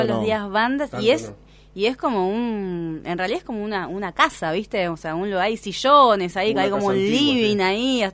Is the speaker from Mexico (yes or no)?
no; Buenos Aires, Argentina; yo soy de Buenos Aires mucho tiempo, desde mi adolescencia, no voy a decir infancia, pero bueno, adolescencia y qué sé yo, sí, las pasé por las calles de San Telmo, por la pizzería U.